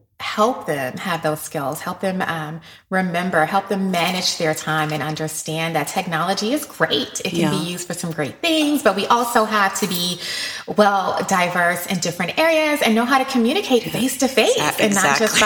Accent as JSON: {"language": "English", "region": "Georgia", "country": "United States", "said": "I'm originally from Georgia. Every time I went home, I made sure I saw my father."}